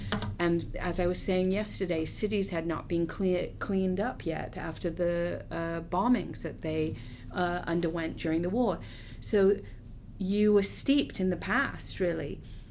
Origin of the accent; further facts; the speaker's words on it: England, United Kingdom; For people of my age, I'm in my late 50s, I grew up in England in a post-war period